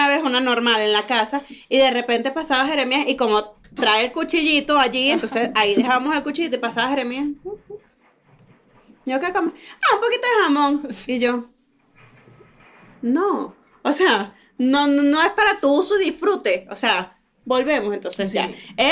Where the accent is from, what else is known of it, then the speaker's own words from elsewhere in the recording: Mexico; yo de verdad soy, o sea, mexicana de pura cepa, de la más profunda, de lo más profundo de la tierra, de la penca del maguey. O sea, para un pan de muerto yo nací, crecí y viviré aquí el resto de mi vida.